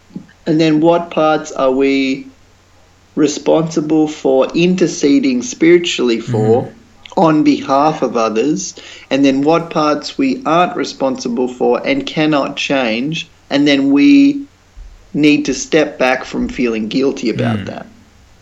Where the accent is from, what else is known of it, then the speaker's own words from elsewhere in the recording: Australia; I think it could have national implications for me as an Australian.